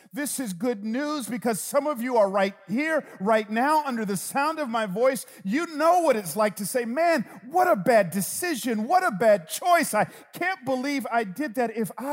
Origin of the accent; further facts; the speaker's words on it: Atlanta, Georgia, United States; I grew up in Atlanta, Georgia Bulldogs fan, man, and golly.